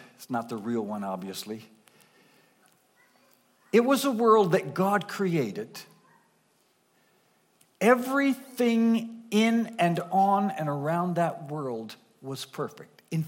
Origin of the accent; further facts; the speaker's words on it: Nova Scotia, Canada; Now, I grew up in Nova Scotia, Annapolis Valley, apples everywhere.